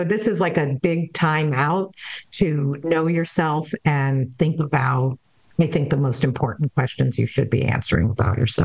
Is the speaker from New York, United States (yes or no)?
yes; New York, United States; I'm much more from New York.